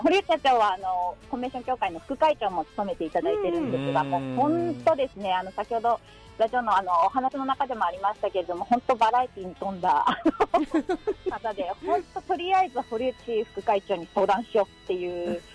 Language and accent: Japanese; Omura, Nagasaki, Japan; あ、そうですよ、もう生まれも育ちも大村です。